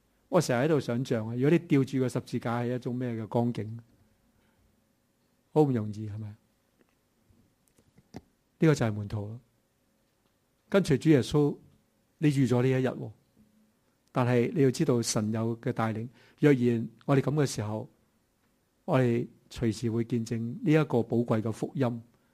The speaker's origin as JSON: {"language": "Chinese", "country": "Hong Kong", "said": "我们香港人都很自由，是吧？"}